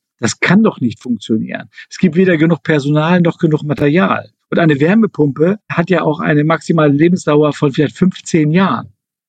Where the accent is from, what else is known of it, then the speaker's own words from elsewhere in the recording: Northern Germany, Germany; Ich komme aus Norddeutschland.